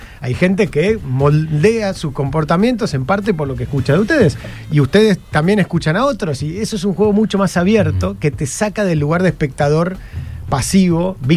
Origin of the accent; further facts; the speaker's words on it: Argentina; y dentro de eso, además, somos argentinos